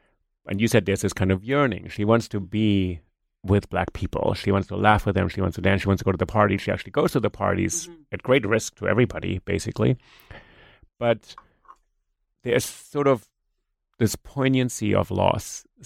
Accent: New York, United States; if I say, you know, I'm a New Yorker, people look at me and say, well, yeah, but where are you really from? So it's kind of interesting because I have an accent.

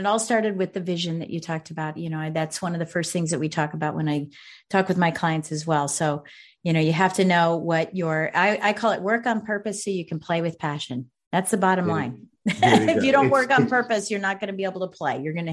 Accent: Virginia, United States; in my hometown or my home state of Virginia

